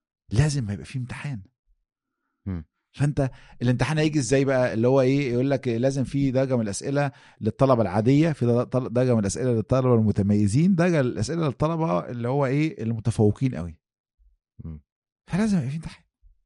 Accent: Egypt; واحنا عندنا في مصر يعني اللمز ده من الحاجات اللي يعني معروف يعني

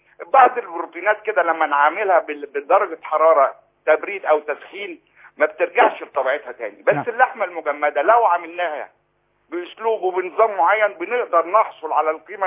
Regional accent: Egypt; احنا كمصريين

